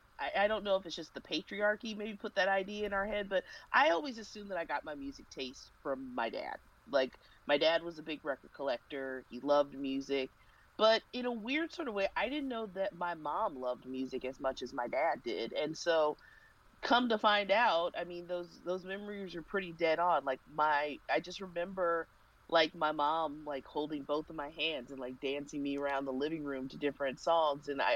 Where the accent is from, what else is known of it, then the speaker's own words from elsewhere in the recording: Kansas City, Missouri, United States; I grew up in Kansas City, and they at one time had dozens upon dozens of record stores